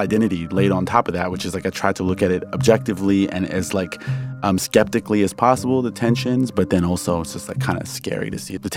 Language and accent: English; United States; it is a little weird because I'm American, right? I'm a citizen. I was raised here. I have that identity. And then I also have the kind of Iranian cultural identity that I was raised with at home.